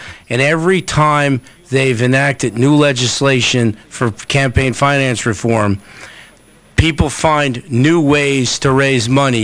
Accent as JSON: {"language": "English", "region": "Connecticut", "country": "United States", "said": "I travel around the country a lot, and I would tell people I was from Fairfield County"}